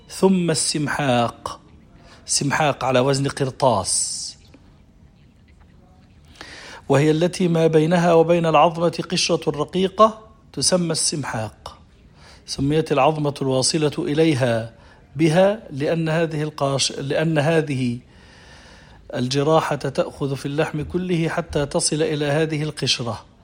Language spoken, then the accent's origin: Arabic; Egypt; يعني خربوش زي ما احنا بنسميه عندنا في مصر